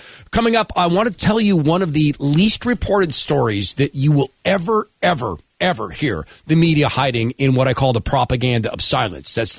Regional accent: West Coast, United States; because I come from the West Coast, right? I'm broadcasting from Seattle, which is where I currently live.

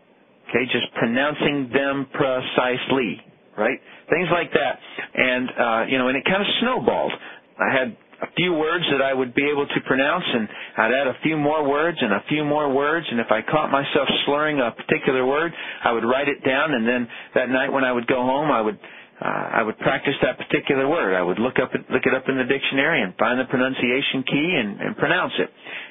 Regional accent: Tennessee, United States; accent: Tennessee; I grew up in Tennessee and just absolutely hated education and anything to do with it.

